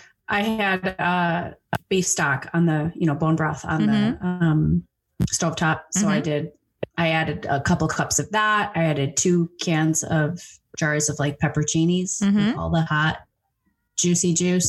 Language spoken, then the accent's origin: English; Illinois, United States; We're from Chicagoland.